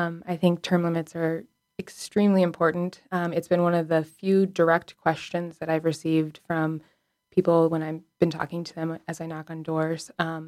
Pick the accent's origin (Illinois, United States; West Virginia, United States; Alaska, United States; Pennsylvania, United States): Alaska, United States; but I'm also born and raised in Alaska. So living here and learning from everyone around us, and it is a more conservative environment